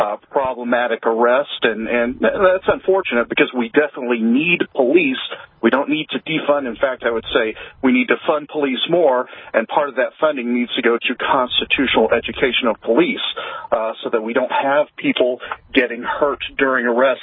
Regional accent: Tennessee, United States; So I'm originally from Tennessee.

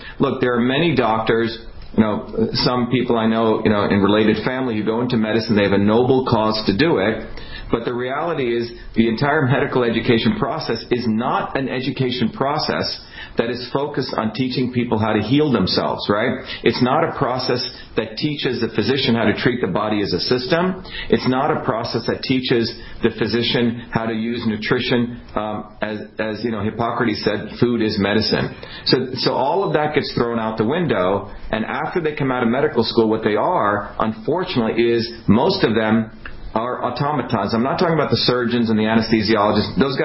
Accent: New Jersey, United States; my education here in the United States and, you know, growing up in Jersey, et cetera

